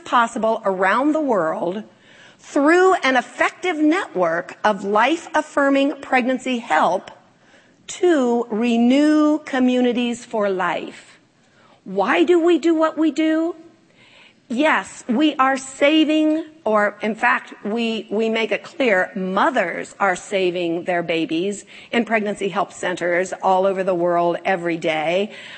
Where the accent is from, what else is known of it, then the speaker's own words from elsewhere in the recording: Lancaster, Ohio, United States; also born or lived in Cleveland / Columbus; I was born in Cleveland. I grew up in Lancaster and then Columbus, Ohio